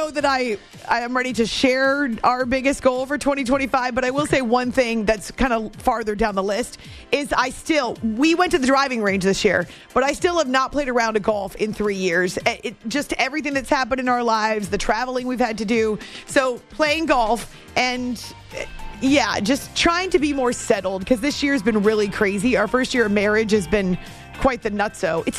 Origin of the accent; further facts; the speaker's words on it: New Hampshire, United States; I grew up in New Hampshire and there were white-tailed deer everywhere.